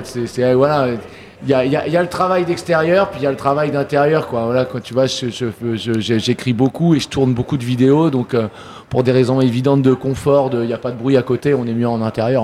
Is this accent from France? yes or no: yes; Nantes, Pays de la Loire, France; now in Paris, France; la ville de Nantes, qui est chère à mon cœur, parce que je suis nantais, mais pour les raisons évidentes du show business, j'habite à Paris depuis 2018, tu vois.